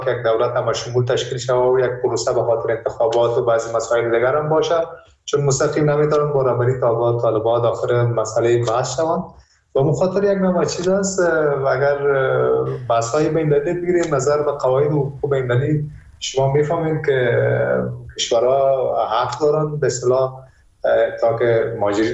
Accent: Afghanistan

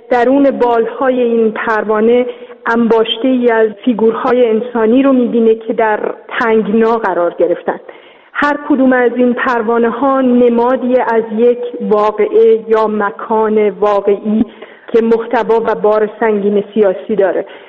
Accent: Iran; به عنوان یه ایرانی

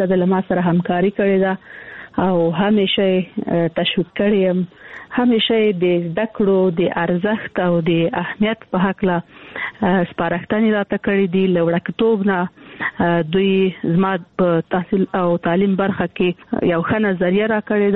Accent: Kandahar, Afghanistan; also born or lived in Kabul; زه د کندهار یم

